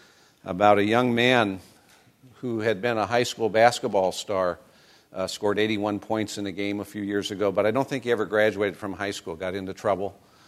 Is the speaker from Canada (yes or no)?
no; Nebraska, United States; I live in Tennessee now, but I grew up in Nebraska.